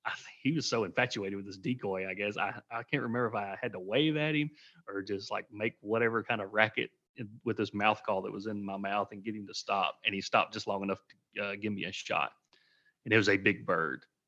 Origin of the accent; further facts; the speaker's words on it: Tennessee, United States; Yeah, I am from Tennessee, grew up there.